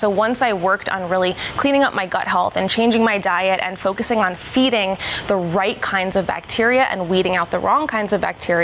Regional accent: Yonkers, New York, United States; I am born and raised in Yonkers, New York.

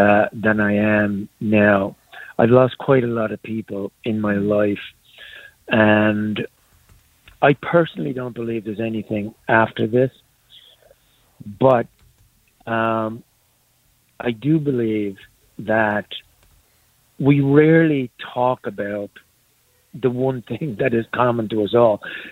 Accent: Ireland; now in United States; First of all, I came from Ireland, and you never, ever, ever had a moment in Ireland where you thought, is that an earthquake?

